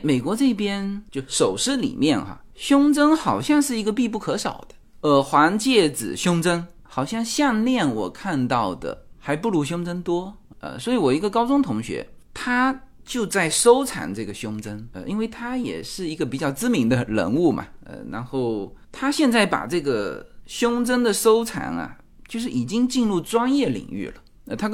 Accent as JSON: {"language": "Chinese", "country": "China", "lives_now": "United States", "said": "按照我们中国人的这个角度啊看过去"}